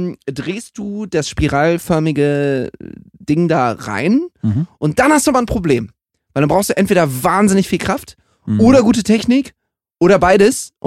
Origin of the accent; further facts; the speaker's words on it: Düsseldorf, North Rhine-Westphalia, Germany; ich komme aus Düsseldorf und es gibt durchaus so ein bisschen dekadenten Familienhintergrund bei mir.